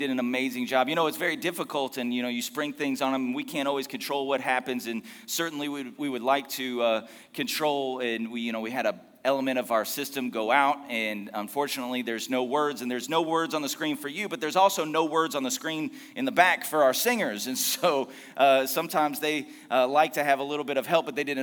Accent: Texas, United States; For me, it's a Texas word. I was born and raised in Texas, and we got Texas words, or at least we claim them, because in Texas, everything is ours.

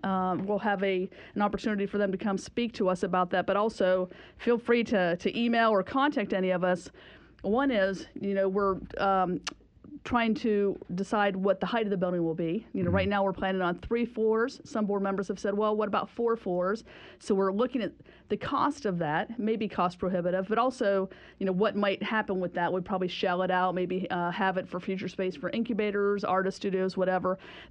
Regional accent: Athens, Ohio, United States; He's from my hometown of Athens, Ohio.

